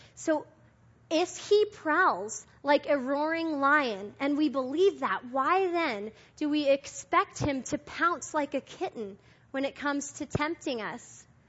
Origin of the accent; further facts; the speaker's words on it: Texas, United States; accent: Texas; that's my Texas accent